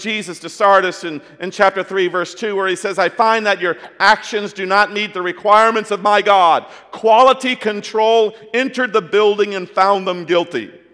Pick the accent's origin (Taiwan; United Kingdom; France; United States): Taiwan; when I was a kid growing up in Taiwan on the mission field, I can remember going with my family to mountain villages.